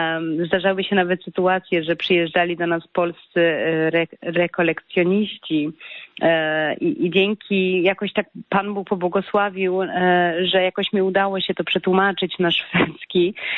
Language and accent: Polish; Sweden; ja się czuję bardzo Polką, choć tu się urodziłam w Szwecji, ja tutaj wzrastałam, mam szwedzkie koleżanki, praktycznie żadnej polskiej